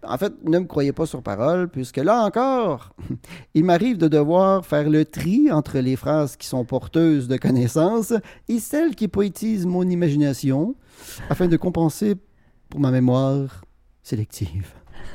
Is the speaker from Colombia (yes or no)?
no; Quebec City, Quebec, Canada; accent: Quebec City; vous pouvez l'entendre par mon accent que je suis de la ville de Québec.